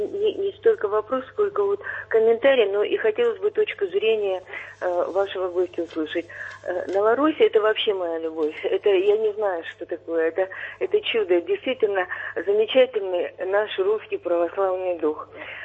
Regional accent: Krasnodar Krai, Russia; я сама казачка, и мои предки запорожские казаки. Я кубанская.

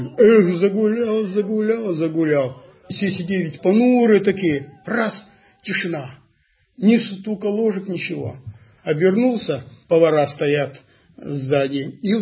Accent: Arkhangelsk, Arkhangelsk Oblast, Russia; Ну, я сам родом из Архангельска. Дед у меня по материнской линии был бакенщиком на Северной Двине.

